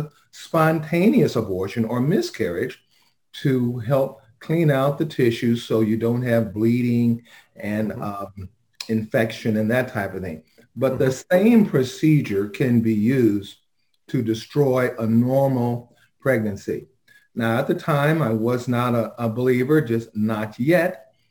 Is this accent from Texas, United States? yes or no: no; Los Angeles, California, United States; born and raised in South Central LA.